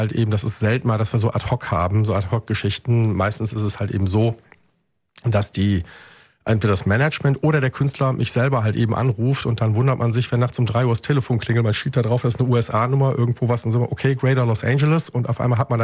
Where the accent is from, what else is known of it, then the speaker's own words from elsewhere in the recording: Wuppertal, North Rhine-Westphalia, Germany; ich bin richtiger Original-Ur-Wuppertaler. Ja, also ich bin im Kapellchen geboren und bin dann quasi, glaube ich, die ersten 3 Jahre meines Lebens habe ich dann in Barmen auch gewohnt. Dann sind wir nach Kronberg gezogen und dann wieder zurück nach Barmen.